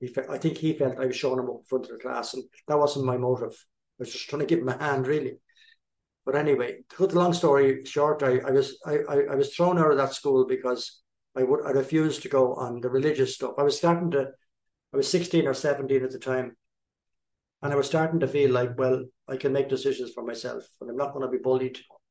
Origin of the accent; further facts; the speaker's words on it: East Coast, Ireland; when I was seven in Ireland, I was born and raised in Ireland on the East Coast.